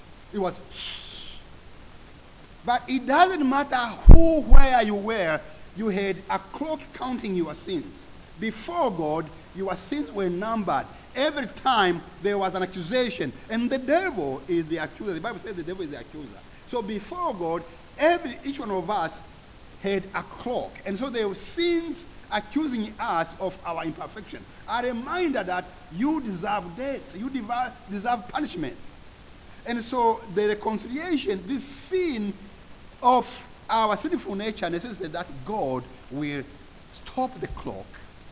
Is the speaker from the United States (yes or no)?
no; Rwanda; born there; when I was born in Rwanda, of course, our traditional belief was that new life or life itself